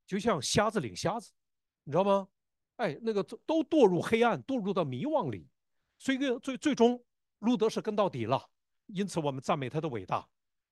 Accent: Northeast China, China; 我在东北长大，我几乎没有见到过任何一个家庭当中。

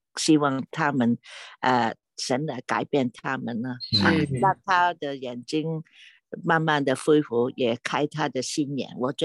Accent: Guangdong, China; 以前我们家里不吃，我们是广东人，没有吃辣的嘛。

